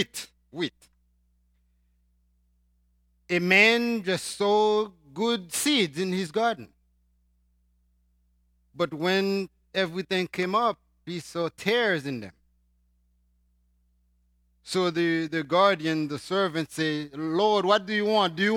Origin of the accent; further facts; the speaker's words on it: Haiti; now in United States; But as a Haitian, born and raised in Haiti, I don't know the American politics.